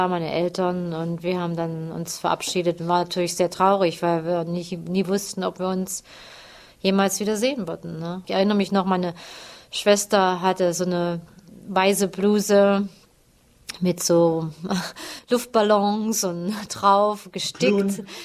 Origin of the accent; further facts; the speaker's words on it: Germany; accent: Turkish; Ich war nun DDR-Bürger und Flüchtling. Und wenn man mich gehört hat, wie ich nun mit meinem türkischen Akzent spreche, wusste man es sofort, dass ich aus der DDR war.